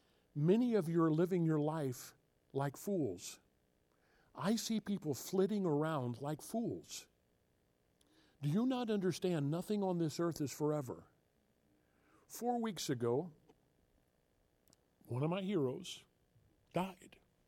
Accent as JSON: {"language": "English", "region": "Illinois", "country": "United States", "tie": "born or raised there", "also_born_or_lived": "St. Louis", "said": "I grew up in southwestern Illinois. I was born in St. Louis."}